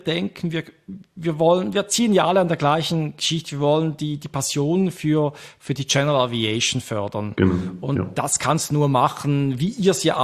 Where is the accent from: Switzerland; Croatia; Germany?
Switzerland; accent: Swiss German; vielleicht schlägt einfach mein persönlicher Dialekt ein wenig zu fest, Schweizerisch, durch